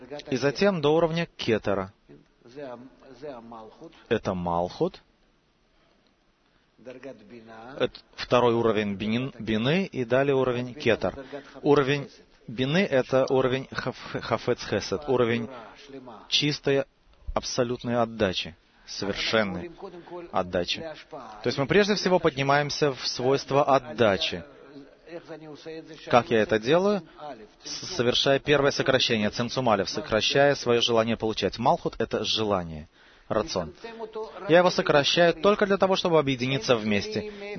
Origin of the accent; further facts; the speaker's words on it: Haifa, Haifa District, Israel; я из Хайфы.